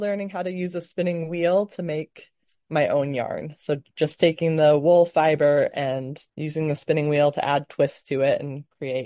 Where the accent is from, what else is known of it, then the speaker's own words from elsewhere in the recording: Bangor, Maine, United States; I grew up in the Bangor area.